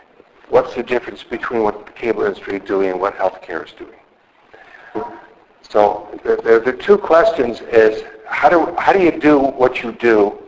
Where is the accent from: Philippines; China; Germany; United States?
Germany; first language German; English is a second language; Both my parents are German. English is my second language. German was my first language. And as a German, I get an almost erotic satisfaction out of making checklists and then crossing them off.